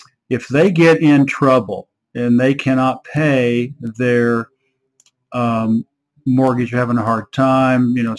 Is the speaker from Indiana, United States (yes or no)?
no; Oklahoma, United States; in Oklahoma City, Oklahoma, where I grew up in Oklahoma